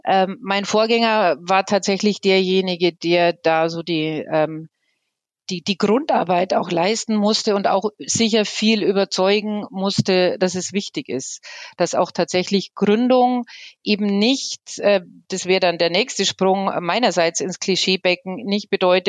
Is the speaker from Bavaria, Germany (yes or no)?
yes; Bavaria, Germany; ich bin ja auch nicht gebürtige Allgäuerin. Also ich komme ja nicht daher. Ich komme aus einer anderen Provinz, aus Niederbayern.